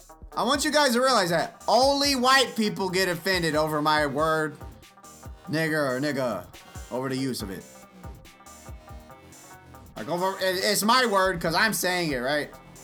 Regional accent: Louisiana, United States; I'm from Louisiana, and we say nigger.

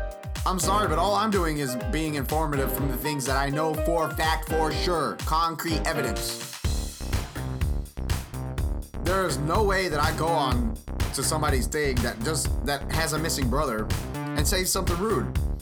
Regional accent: the South, United States; I come from the South, man. I was taught to have, how do you say, integrity.

